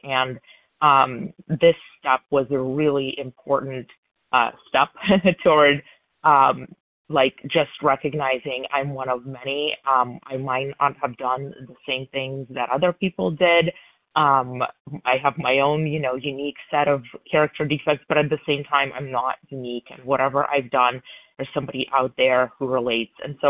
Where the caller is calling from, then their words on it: Illinois, United States; recovered compulsive overeater from Illinois.